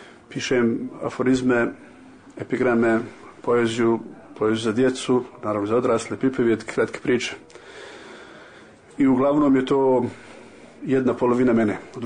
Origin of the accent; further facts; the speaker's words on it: Rogatica, Republika Srpska, Bosnia & Herzegovina; dolazim iz Rogaca iz Republike Srpske.